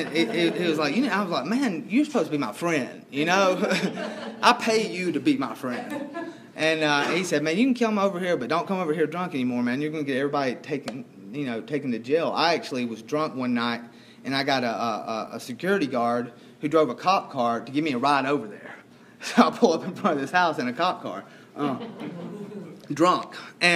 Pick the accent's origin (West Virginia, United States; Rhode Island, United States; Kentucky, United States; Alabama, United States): Alabama, United States; Gadsden; There was a little AA group in my hometown in Gadsden, Alabama.